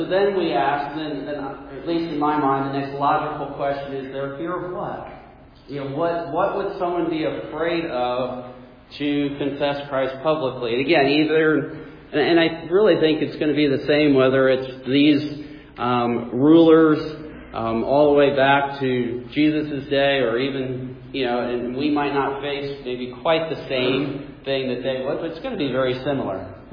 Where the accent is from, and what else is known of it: New Jersey, United States; born or raised there; also born or lived in Indiana